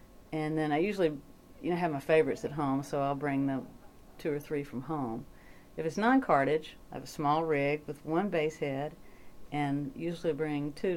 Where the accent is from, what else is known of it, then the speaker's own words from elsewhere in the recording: Montgomery, Alabama, United States; now in Nashville, United States; I'm from Montgomery, Alabama. I grew up there. I went to University of Alabama when I, you know, right after high school